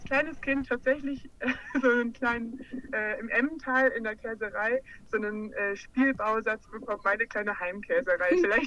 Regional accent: Baden-Württemberg, Germany; ich komme eigentlich aus dem Schwarzwald.

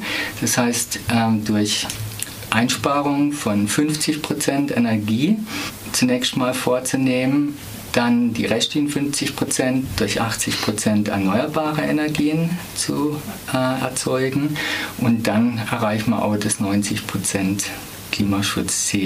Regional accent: Emmendingen, Baden-Württemberg, Germany; jetzt nehme ich mal meine Heimatstadt Emmendingen, 28.000 Einwohner

